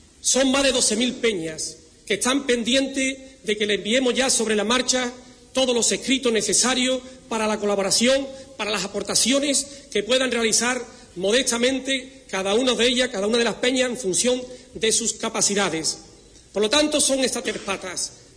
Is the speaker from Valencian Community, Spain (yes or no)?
no; Rociana del Condado, Andalusia, Spain; en este caso porque soy de Rociana